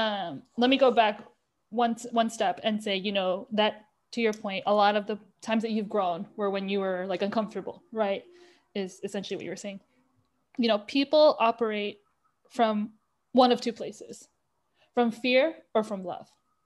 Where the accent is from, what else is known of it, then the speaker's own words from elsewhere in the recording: New York, United States; I wanted nothing more because I grew up in New York watching women do that on the subway every day.